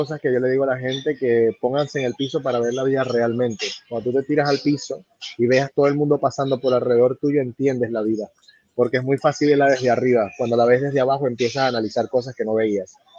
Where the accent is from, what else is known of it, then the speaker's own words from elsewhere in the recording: Venezuela; moved away; vengo de Venezuela, un país muy complicado, un país que estuvo muy, muy bien económicamente, una época muy buena, se vivía muy bien.